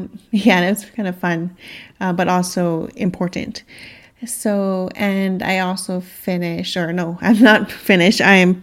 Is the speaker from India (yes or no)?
no; Canada; but definitely for some reason, dental is not covered in just being Canadian and living here.